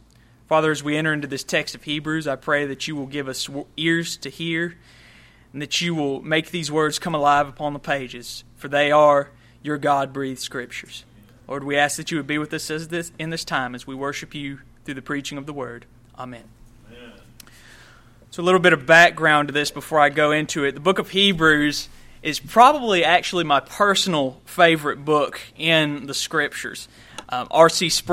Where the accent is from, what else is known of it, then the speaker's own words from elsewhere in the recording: Grand Bay, Alabama, United States; I'm from Grand Bay, Alabama, which is about 40 miles to the east of here.